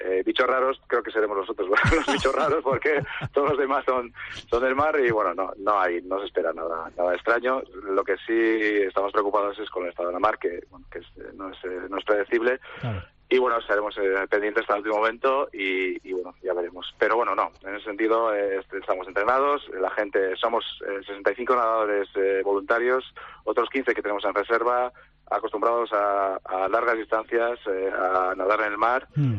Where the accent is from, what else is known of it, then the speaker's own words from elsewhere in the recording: Azkoitia, Basque Country, Spain; somos de aquí de Azcoitia.